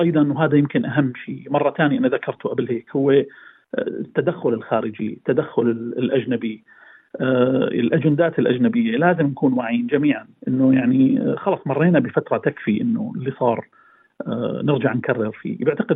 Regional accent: Syria

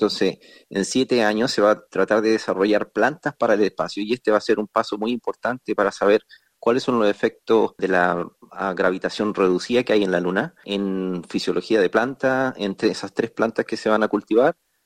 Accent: Chile; moved away as an adult; now in Melbourne, Australia; Personalmente, soy original de Chile, pero he estado en Australia por más de 25 años.

